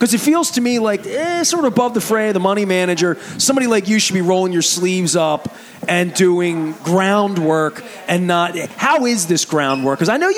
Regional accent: Baltimore, Maryland, United States; I'm from here. I'll probably never leave.

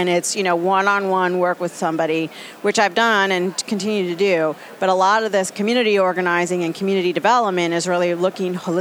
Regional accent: Puerto Rico; now in Baltimore, United States; Yeah, I'm from Puerto Rico. So, yes, I'm the very first Hispanic elected official in Baltimore City.

